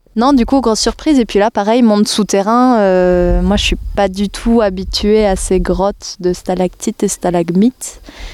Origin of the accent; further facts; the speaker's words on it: Nouvelle-Aquitaine, France; Là, je suis installée dans le Limousin. J'étais Creuse, maintenant je suis Corrèze dans des fermes. Mais je viens de Gironde, campagne viticole.